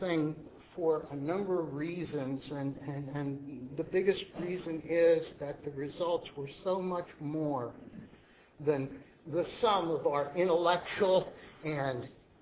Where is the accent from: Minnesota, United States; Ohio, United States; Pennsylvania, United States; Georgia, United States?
Ohio, United States; I'm from Ohio.